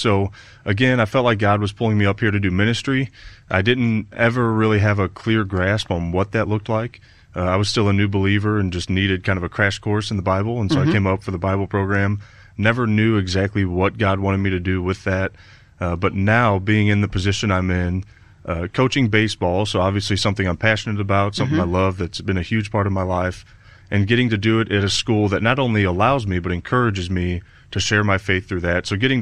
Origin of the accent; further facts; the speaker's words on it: St. Louis, Missouri, United States; now in Hannibal, United States; We're from South St. Louis and always knew that we would go back there as soon as we finished up